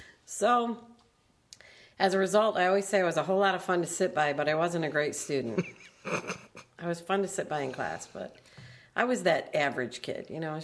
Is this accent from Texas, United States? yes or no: no; Michigan, United States; I'm from Michigan, and I am the youngest of four kids. And grew up in a household where my parents were not college educated.